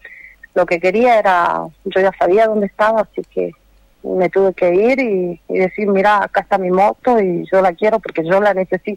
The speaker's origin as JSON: {"language": "Spanish", "country": "Argentina", "said": "yo soy argentina"}